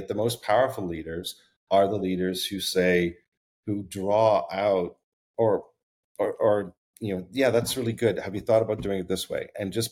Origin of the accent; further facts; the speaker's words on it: Canada; now in Uruguay; oh, wow, you're not from here. Where are you from? Oh, you're from Canada. What made you come to Uruguay?